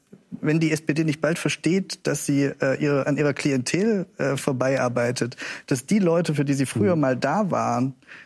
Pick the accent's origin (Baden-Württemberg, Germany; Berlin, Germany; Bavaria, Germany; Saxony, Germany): Saxony, Germany; Ich als Sachse beobachte ich das schon seit mehr als 10 Jahren, diese Entwicklung.